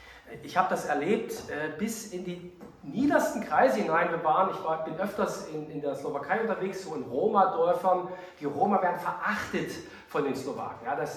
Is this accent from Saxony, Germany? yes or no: yes; Bernstadt, Saxony, Germany; Ich komme ja aus Bernstadt. Bernstadt liegt in der Oberlausitz, also kurz vor der polnischen Grenze